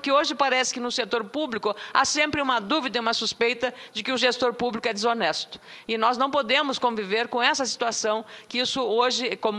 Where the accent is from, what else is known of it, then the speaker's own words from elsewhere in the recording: Rio Grande do Sul, Brazil; como gaúcha.